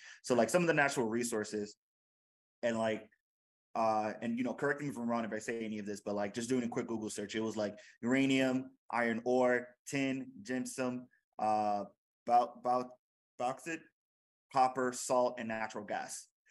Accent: United States; So I grew up in the United States. So like, I don't have that outsider perspective.

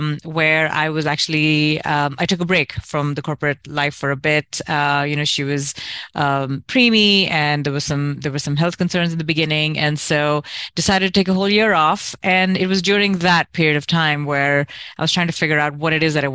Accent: Kuwait; I'm born and raised in Kuwait, and you know, very typical Indian sort of upbringing

